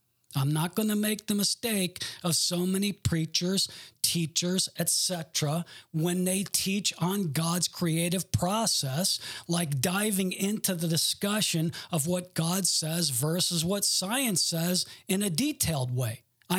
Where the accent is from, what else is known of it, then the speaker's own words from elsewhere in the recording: Garden City, Michigan, United States; born there; I was born in Garden City, Michigan